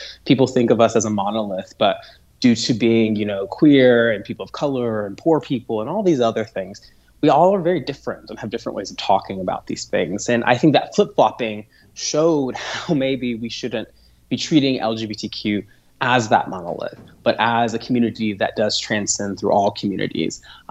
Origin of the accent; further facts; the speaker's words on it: Tennessee, United States; You know, I'm a person, I grew up in Tennessee, and I have family members that are officers.